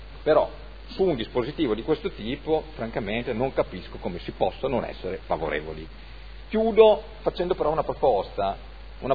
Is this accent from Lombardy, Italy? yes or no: no; Turin, Piedmont, Italy; io sinceramente da torinesi, per Torino non certo amministrata dal centrodestra